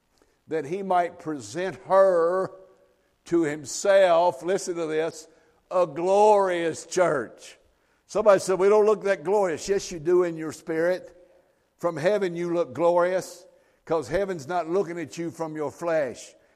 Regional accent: Kentucky, United States; Listen, I'm a redneck from Kentucky.

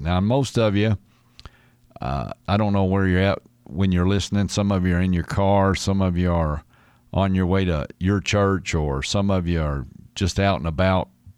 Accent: United States; Man, I tell you what, we as American people, we got to be careful we don't buy into all this stuff people tell us.

